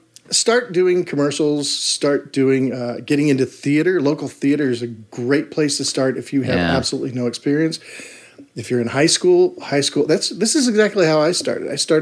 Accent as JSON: {"language": "English", "region": "Colorado", "country": "United States", "said": "And I was from, I'm from Colorado."}